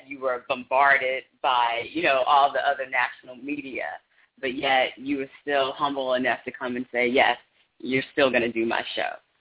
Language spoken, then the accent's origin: English; Raleigh, North Carolina, United States; as a fellow North Carolinian, I'm from Raleigh, graduate of UNC Chapel Hill